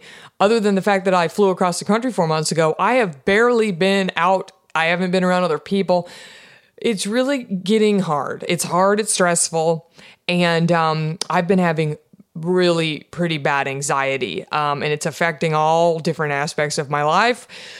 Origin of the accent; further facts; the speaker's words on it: Texas, United States; One of those is my home state of Texas.